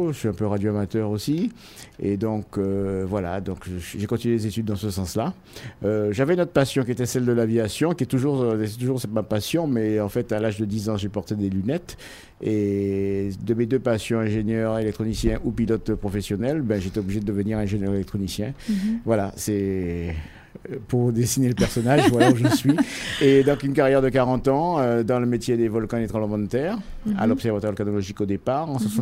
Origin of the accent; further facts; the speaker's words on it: Guadeloupe, France; Et j'ai été pris en tant que Guadeloupéen.